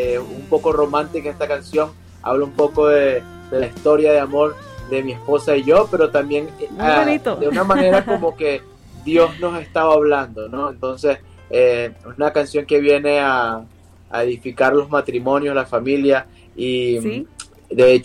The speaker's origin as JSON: {"language": "Spanish", "town": "Barquisimeto", "region": "Lara", "country": "Venezuela", "tie": "born or raised there", "moved": "yes", "lives_now": "United States", "said": "soy venezolano, nací y crecí en Venezuela, en una ciudad llamada Barquisimeto, conocida como la ciudad musical de Venezuela."}